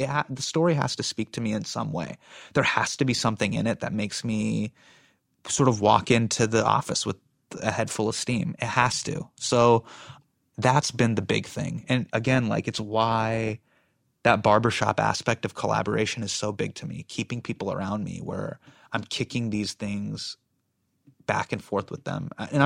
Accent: United States; I felt this way growing up in America. Like, I've always felt like an insider and an outsider at the same time.

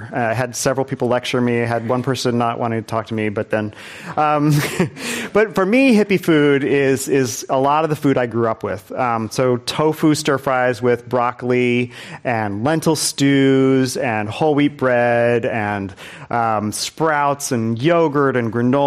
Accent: Indiana, United States; I grew up in Indiana in a small town where we had a food co-op in 1976, 77, and I was eating all of this food.

